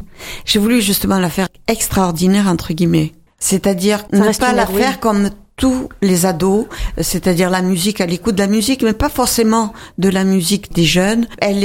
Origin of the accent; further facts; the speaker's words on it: Montpellier, Occitanie, France; puisque moi je suis méditerranéenne. Je suis de Montpellier.